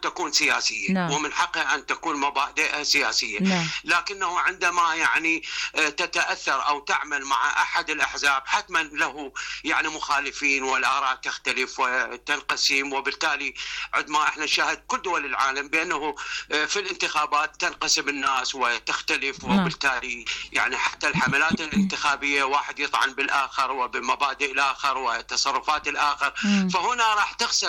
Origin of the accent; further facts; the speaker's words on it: Iraq; عندنا بالعراق